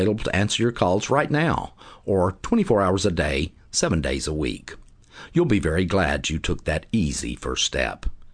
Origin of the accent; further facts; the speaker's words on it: Texas, United States; born and raised in Texas, and working with clients right here in the Dallas-Fort Worth Metroplex and all over the rest of this big old Lone Star State